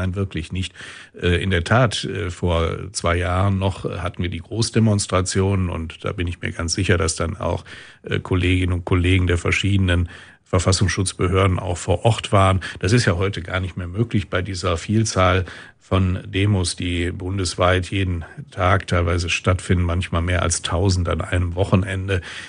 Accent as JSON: {"language": "German", "town": "Wuppertal", "region": "North Rhine-Westphalia", "country": "Germany", "tie": "born there", "said": "Ich bin überzeugter Wuppertaler, in Wuppertal geboren und nach immer einigen Jahren, die ich die Stadt mal verlassen musste, zum Beispiel während meines Studiums oder meiner Bundeswehrzeit, bin ich dann immer wieder nach Wuppertal zurückgekehrt und ja, ich liebe diese Stadt."}